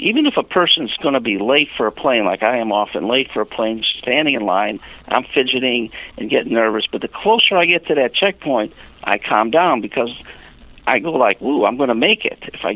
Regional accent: Chicago, Illinois, United States; now in Los Angeles, United States; I lived 20 years in Los Angeles when I was in the FBI, and I grew up in Chicago.

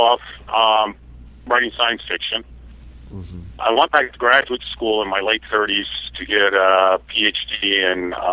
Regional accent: New Jersey, United States; Yeah, I grew up just outside Newark, New Jersey, so yeah.

